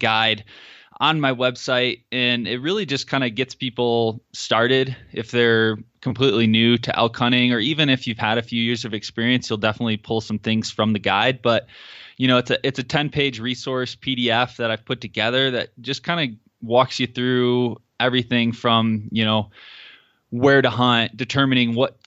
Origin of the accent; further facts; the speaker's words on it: Michigan, United States; Yeah, I'm actually from Michigan, grew up there.